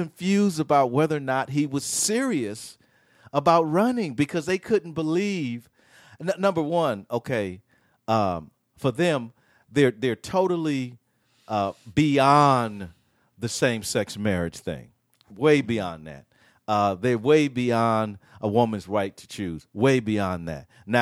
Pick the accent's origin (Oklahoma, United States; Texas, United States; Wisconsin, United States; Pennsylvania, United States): Wisconsin, United States; Milwaukee; I'm from Milwaukee. I know the church he goes to.